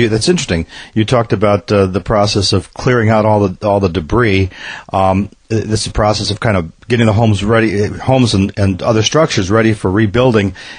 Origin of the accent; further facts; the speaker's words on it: Midwest, United States; I can recall growing up in the Midwest, you never wanted to really stand out